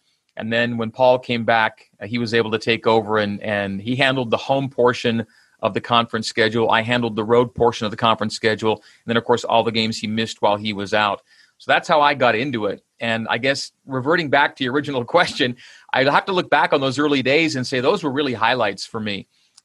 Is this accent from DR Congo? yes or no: no; Canada; now in United States; But I grew up in Canada.